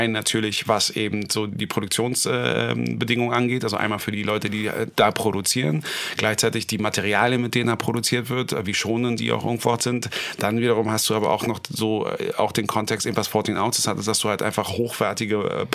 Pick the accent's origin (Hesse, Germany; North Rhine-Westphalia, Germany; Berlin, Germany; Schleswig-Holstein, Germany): Berlin, Germany